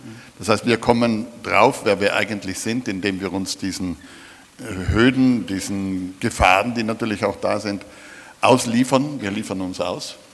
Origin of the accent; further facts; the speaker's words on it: Villnöss, Trentino-Alto Adige, Italy; das Vilnöstal, wo ich groß geworden bin, wo ein paar hundert Bauern lebten und ein paar Handwerker